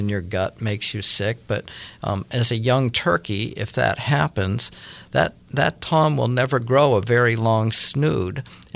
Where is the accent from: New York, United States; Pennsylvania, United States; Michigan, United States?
Pennsylvania, United States; I grew up in Pennsylvania, where both species are common